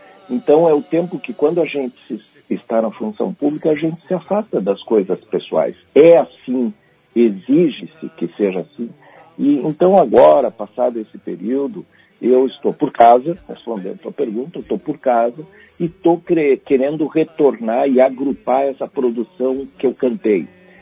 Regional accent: Taquara, Rio Grande do Sul, Brazil; Eu sou natural de Taquara.

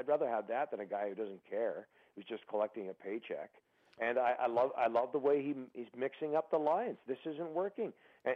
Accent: Burnaby, British Columbia, Canada; he's from Burnaby, which is my hometown.

